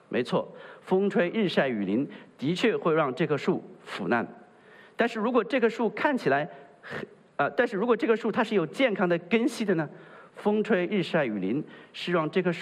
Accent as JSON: {"language": "Chinese", "country": "China", "tie": "born or raised there", "said": "因为我们从小就受到无神论的教育，是吧？无神论它不仅否认神的存在，它还极力否认人有灵这件事情。我们在从小学的这个人的定义是什么？我们在中国受的教育说人是什么？"}